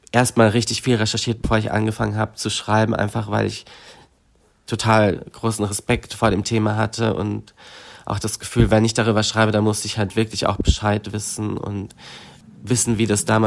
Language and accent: German; Bavaria, Germany; accent: Bavarian; weil das Bayern ist halt mein Heimatort, da bin ich aufgewachsen. Ich spreche den Dialekt auch und ich habe da einfach nochmal einen stärkeren persönlichen Bezug dazu.